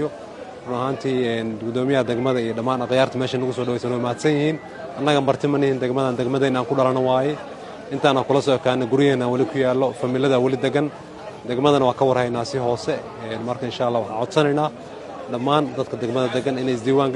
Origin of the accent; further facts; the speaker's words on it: Mogadishu, Banadir, Somalia; born there; maanta waxaan joognaa degmadii howlwadaag degmadii aan ku dhashay